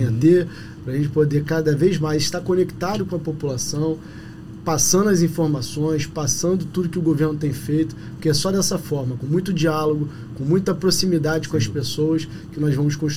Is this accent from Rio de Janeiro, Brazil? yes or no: yes; Rio de Janeiro, Brazil; Eu sou da Zona Oeste, eu venho do bairro de Bangu, do município do Rio de Janeiro.